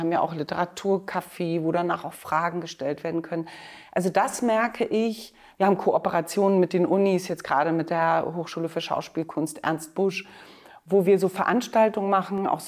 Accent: Berlin, Germany; Und ich bin ja Berlinerin

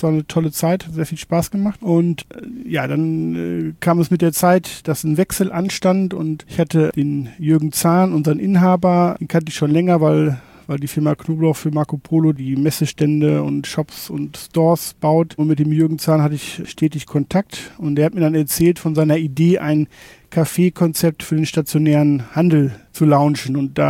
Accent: North Rhine-Westphalia, Germany; Bin aufgewachsen in Nordrhein-Westfalen.

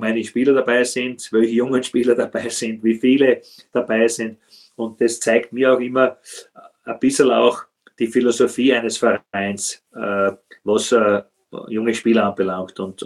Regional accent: Hartberg, Styria, Austria; weil das ist aus meiner Heimat, muss ich sagen, Hartberg

